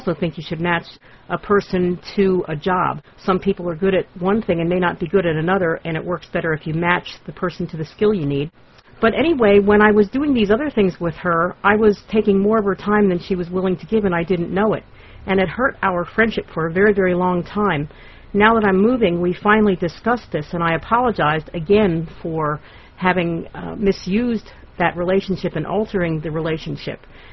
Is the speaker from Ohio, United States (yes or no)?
yes; Ohio, United States; I'm from Ohio.